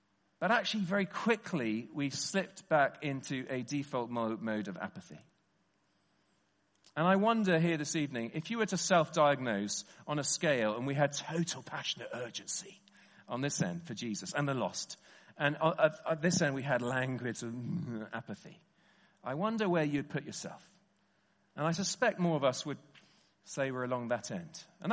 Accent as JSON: {"language": "English", "region": "England", "country": "United Kingdom", "said": "Let me talk as an Englishman rather than you Welsh folk."}